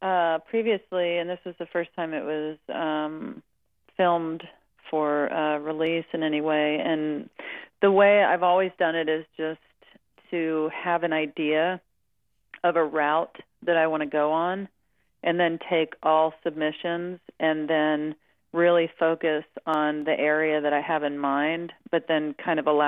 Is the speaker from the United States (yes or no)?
yes; Spring, Texas, United States; also born or lived in Jackson, Mississippi / Pass Christian, Mississippi; Yeah, I was born in Jackson, Mississippi, and then we moved down to the Gulf Coast to Pass Christian, Mississippi. Mm-hmm. And then we moved to Spring, Texas, which is a smaller town outside of Houston.